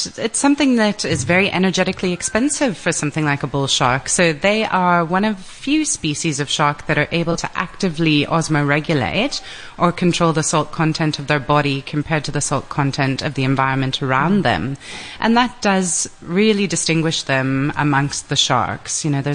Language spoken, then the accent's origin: English; Canada; now in South Africa; I'm a Canadian citizen